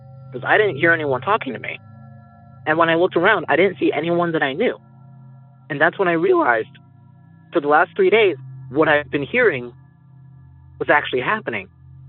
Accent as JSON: {"language": "English", "town": "Raeford", "region": "North Carolina", "country": "United States", "said": "from Rayford, North Carolina."}